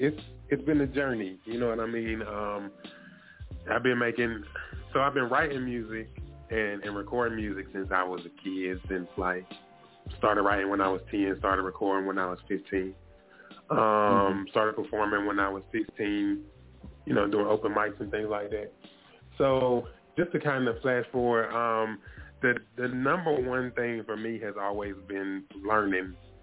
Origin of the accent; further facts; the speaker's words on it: North Carolina, United States; I'm from North Carolina, so I got to rep NC, but I love South Carolina.